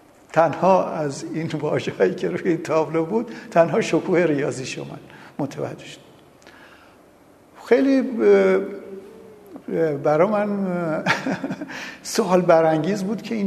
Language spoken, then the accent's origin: Persian; Kashan, Isfahan, Iran; now in Tehran, Iran; متولد 1322 در کاشان. طفولیت من در کاشان بود و در یک خانواده سنتی بزرگ شدم و خانواده من تقریبا میشه گفت مرفه بودن، تاجر بازار بودن، فرش فروش بودن.